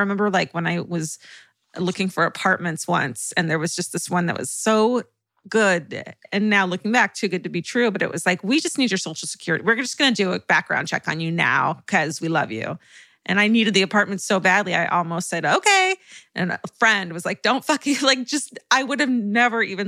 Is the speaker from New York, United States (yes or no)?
no; North Bend, Washington, United States; When I tell people I'm from North Bend, I'll often get the response, oh, so you're from Twin Peaks? And I just say yes.